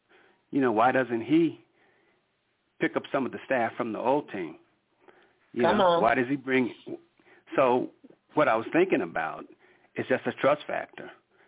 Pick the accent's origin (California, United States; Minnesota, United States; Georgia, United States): California, United States; Oakland; now in Denver, United States; I'm actually in Denver, Colorado, but I'm from Oakland.